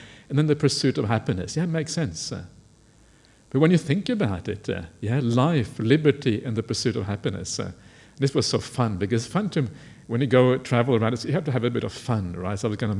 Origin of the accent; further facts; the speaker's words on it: England, United Kingdom; when I grew up in England, I was partly in England back in the 1980s